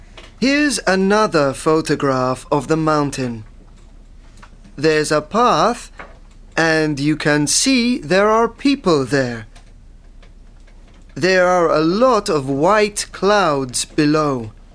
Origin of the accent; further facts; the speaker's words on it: Port Said, Port Said Governorate, Egypt; English is a second language; I'm from Port Said.